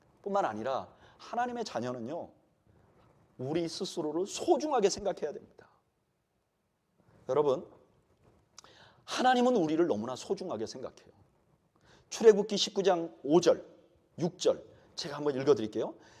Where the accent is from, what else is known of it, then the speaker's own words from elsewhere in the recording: South Korea; 특히 한국에서 자란 우리는 지독한 경쟁력 속에서 살아왔어요.